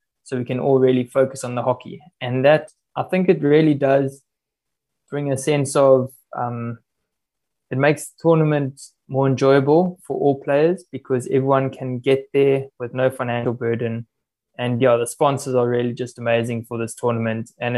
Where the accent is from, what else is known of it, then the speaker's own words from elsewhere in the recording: Durban, KwaZulu-Natal, South Africa; And also for me, going back home to Durban, my hometown, so I can also visit the folks while I'm there.